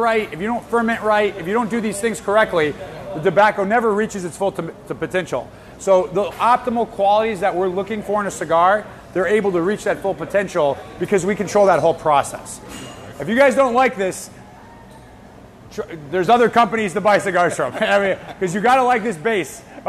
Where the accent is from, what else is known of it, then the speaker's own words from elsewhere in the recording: Massachusetts, United States; I'm from Mass.